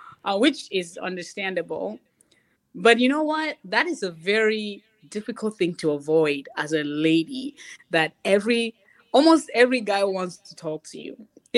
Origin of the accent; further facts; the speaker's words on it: Cameroon; Now, I'm just coming from Cameroon. I don't know anything about love, so it's exciting me.